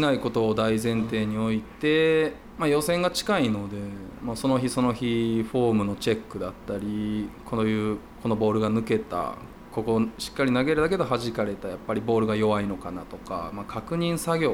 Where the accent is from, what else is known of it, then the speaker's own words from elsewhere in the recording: Wakayama, Japan; 僕が和歌山出身という意味も込めて